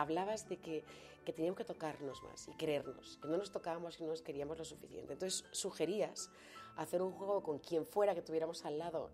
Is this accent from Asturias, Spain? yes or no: yes; Asturias, Spain; Como buena asturiana